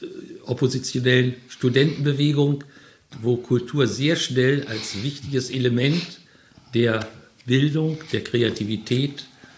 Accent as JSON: {"language": "German", "town": "Göttingen", "region": "Lower Saxony", "country": "Germany", "tie": "born or raised there", "said": "in Göttingen bin ich zur Schule gegangen und bin aus Felix-Klein-Gymnasium nach der Schulzeit erst an der Göttinger Universität eine Verwaltungslehre absolviert"}